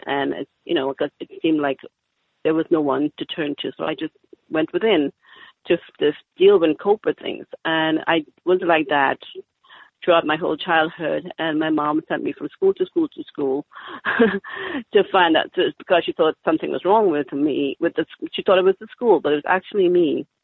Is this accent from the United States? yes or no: no; Trinidad & Tobago; born there; Well, I was born in Trinidad, West Indies, in 1954.